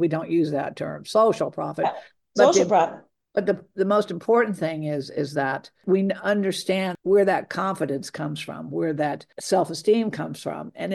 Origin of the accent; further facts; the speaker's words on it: Virginia, United States; I grew up in Virginia, and we grew up in this kind of the same areas, but it was Jamestown.